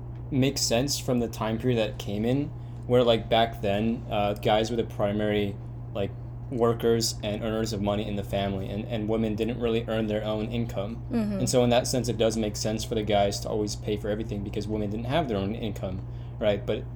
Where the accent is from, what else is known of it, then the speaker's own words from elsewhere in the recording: United States; I think, are like the things that I experienced as like growing up in America as a child, like the TV shows that I watched